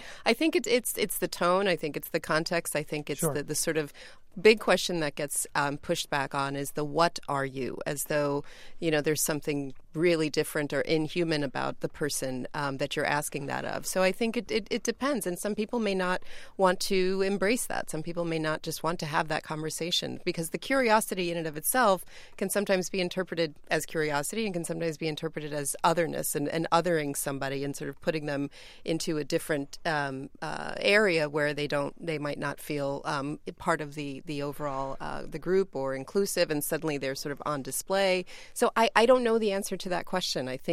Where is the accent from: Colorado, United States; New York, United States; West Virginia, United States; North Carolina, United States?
New York, United States; I'm a, you know, Puerto Rican woman from New York, born and raised in New York, but my ethnic background is Puerto Rican.